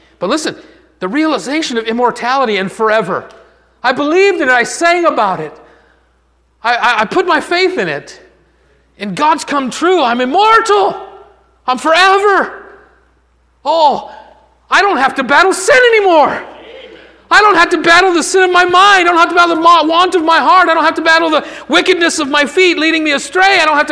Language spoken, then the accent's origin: English; Michigan, United States; We're from Michigan.